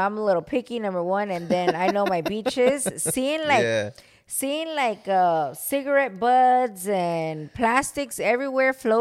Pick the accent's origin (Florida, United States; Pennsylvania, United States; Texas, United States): Florida, United States; But I'm from Florida, and you guys know that we're all about that beach life out here.